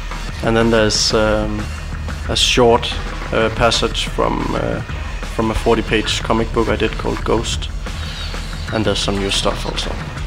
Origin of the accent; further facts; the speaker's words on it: Copenhagen, Capital Region, Denmark; English is a second language; from Copenhagen in Denmark, and I'm visiting in Zrenjanin and other cities in Serbia this week